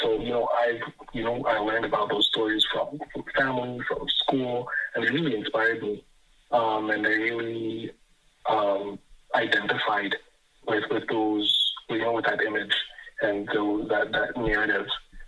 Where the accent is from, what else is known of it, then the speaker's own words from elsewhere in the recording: Jamaica; growing up in Jamaica, you know, politics is a real thing.